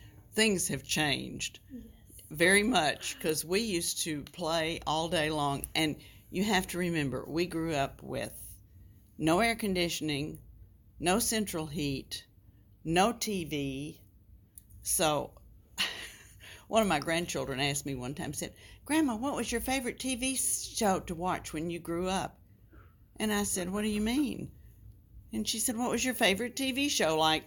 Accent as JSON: {"language": "English", "town": "Longview", "country": "United States", "tie": "born or raised there", "said": "And my memories of growing up in Longview."}